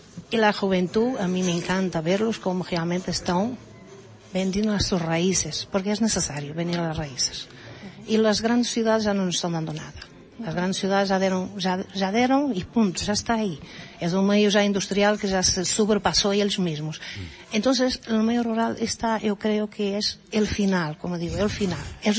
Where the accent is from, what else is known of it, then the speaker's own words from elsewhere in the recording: Portugal; now in Spain; No, yo soy portuguesa. Soy medio portuguesa y medio gallega. Y he llegado a España muy simple, hace muchos, muchos años